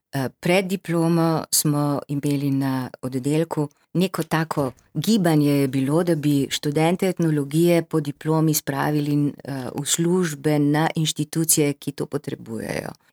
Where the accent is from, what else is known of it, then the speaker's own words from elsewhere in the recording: Ljubljana, Central Slovenia, Slovenia; born there; Jaz konkretno pa sem rojena v Ljubljani, moji starši, oba staršta sta na nek način iz Štajerske, mama iz Trbovelj